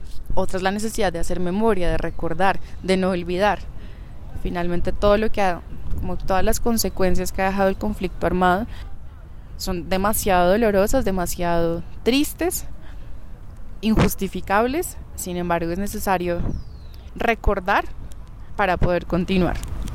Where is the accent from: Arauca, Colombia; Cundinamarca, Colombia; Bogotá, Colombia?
Bogotá, Colombia; yo, que soy de Bogotá y que tal vez he vivido el conflicto de maneras distintas